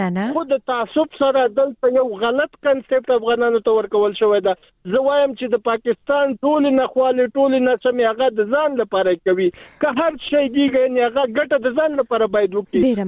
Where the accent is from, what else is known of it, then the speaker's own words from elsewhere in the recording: Afghanistan; زه هم افغان یم،